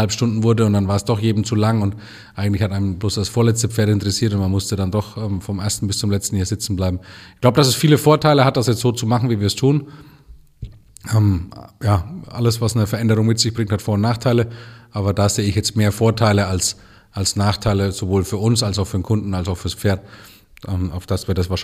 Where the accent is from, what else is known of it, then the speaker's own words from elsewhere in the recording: Southern Germany, Germany; War mir jetzt als Süddeutscher